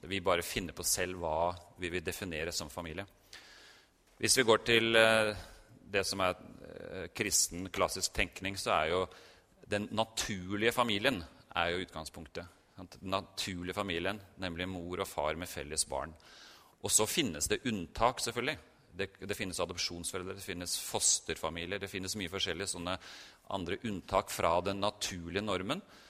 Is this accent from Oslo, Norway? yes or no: yes; Oslo, Norway; så jeg født og oppvokst I Oslo